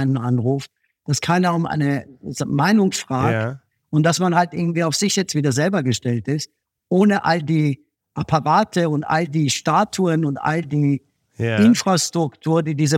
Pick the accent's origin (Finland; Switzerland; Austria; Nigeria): Austria; als Österreicher ist man ja auch immer, man ist ein bisschen gewichter wie die Deutschen und die Franzosen, weil wir so ein kleines Land sind